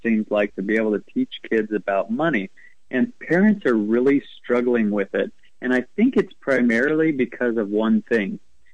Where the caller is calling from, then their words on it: Arizona, United States; Arizona. We're burning alive down here, but, you know, this is just what we deal with.